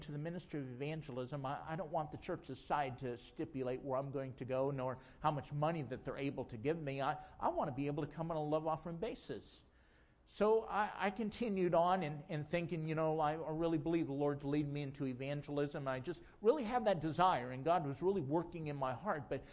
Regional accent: South Dakota, United States; Well, as a young person growing up in the Black Hills of South Dakota, I grew up in a pastor's home.

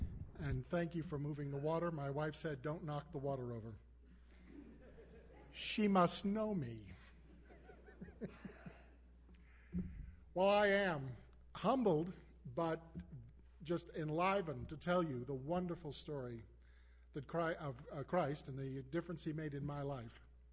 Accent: Topeka, Kansas, United States; born there; I was born in Topeka, Kansas, 1950. I'll help you with the math. I'm 58, going on 59 in December

